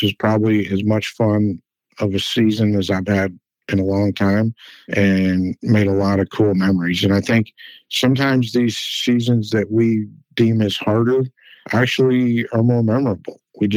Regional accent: Michigan, United States; I grew up in Michigan and we raised ducks, but most of them are wood ducks and mallards and a few teal and stuff.

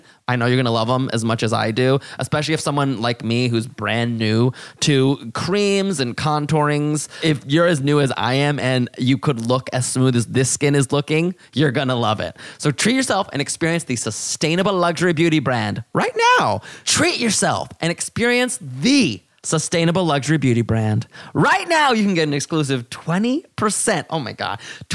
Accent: North Carolina, United States; I grew up in North Carolina and like the brown people I grew up around, we were like brought together because we needed each other

